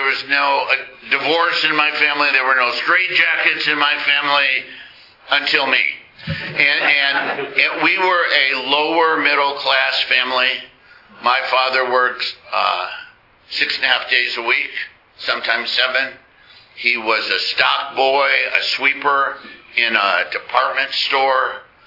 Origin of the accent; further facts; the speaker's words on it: Midwest, United States; I was raised in the Midwest, and we're some big guys here.